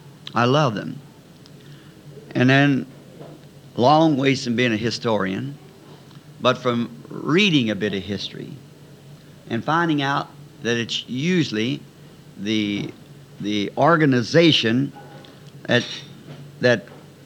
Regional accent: United States; As an American, I abide by the laws.

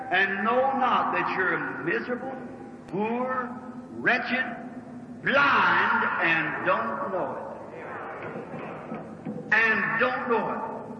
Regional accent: Kentucky, United States; You know, I was raised in Kentucky, as I told you. Mama used to put us up in the loft.

